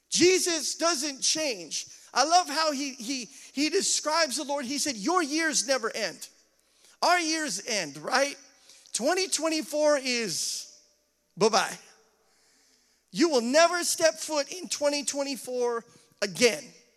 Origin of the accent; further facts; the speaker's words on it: Boise, Idaho, United States; I grew up in Boise, Idaho. And in Idaho, we have four seasons.